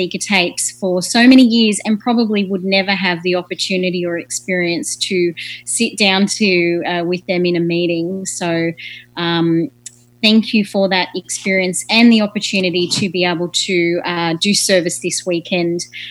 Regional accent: Sydney, New South Wales, Australia; I am from Sydney, Australia

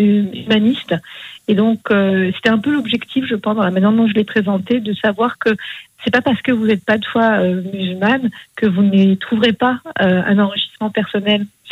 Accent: France; Moi, je suis française

